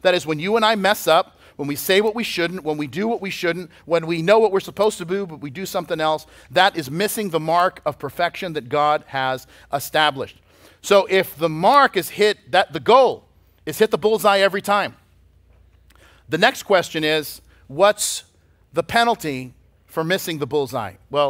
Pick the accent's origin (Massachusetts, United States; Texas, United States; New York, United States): Massachusetts, United States; Boston; In my sister's basement, and I grew up in Boston, and that's where she lives.